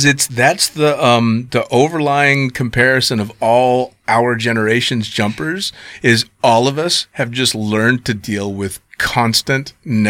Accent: Las Vegas, Nevada, United States; And we're like, no, we're just from Vegas.

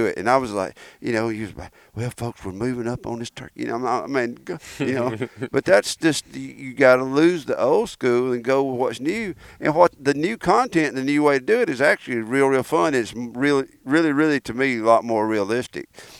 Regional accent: Alabama, United States; You know, I grew up in Alabama. We didn't use decoys. I still don't use decoys up here in these mountains.

